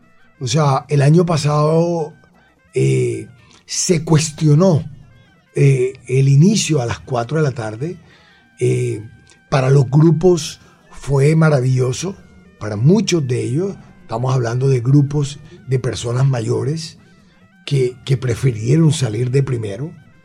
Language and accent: Spanish; Barranquilla, Atlántico, Colombia; Yo como barranquillero, como director del carnaval